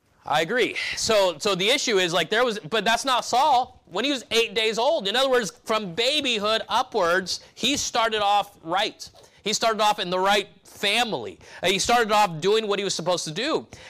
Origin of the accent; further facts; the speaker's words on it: California, United States; Where I grew up in California, we didn't have a lot of that. In fact, we were a bunch of young Hispanic kids.